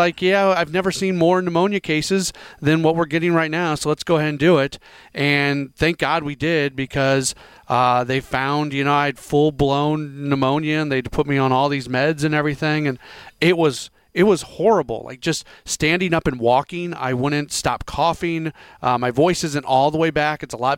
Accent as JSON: {"language": "English", "region": "Missouri", "country": "United States", "said": "I'll drop the Missouri cliche here. I'm from the Show Me State, right?"}